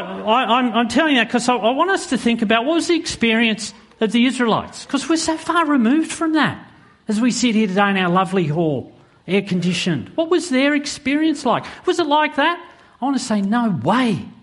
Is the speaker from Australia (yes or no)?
yes; Australia; And I said, yeah, we are from Australia.